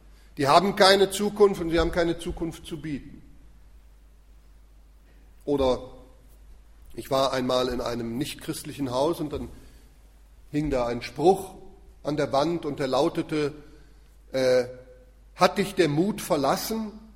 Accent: Zurich, Switzerland; wir kommen ja aus der Schweiz, aus Zürich, und abends dann nach Feierabend

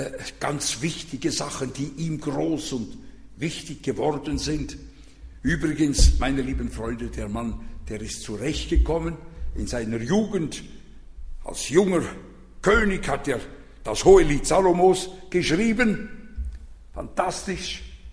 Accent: Switzerland; Als Schweizer bin ich da irritiert.

